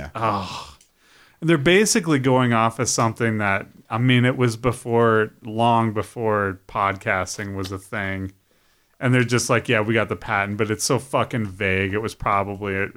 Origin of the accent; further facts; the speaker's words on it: Coos Bay, Oregon, United States; so I grew up in Coos Bay, Oregon, and I would turn on the radio and only at night I could get stuff from like